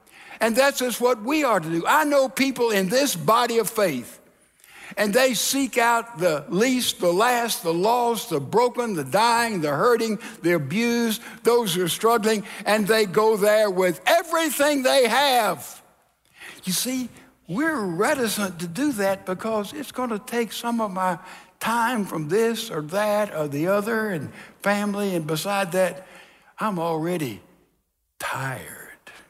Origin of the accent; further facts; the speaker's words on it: Texas, United States; you know, I'm from the South, and we here in Texas, we open the door for ladies.